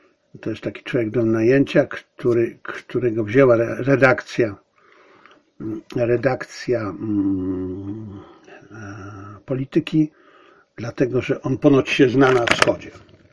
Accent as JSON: {"language": "Polish", "country": "China", "second_language": "Polish", "said": "Dla Chin, których jestem, no niestety nie jestem obywatelem, ale jestem Chińczykiem."}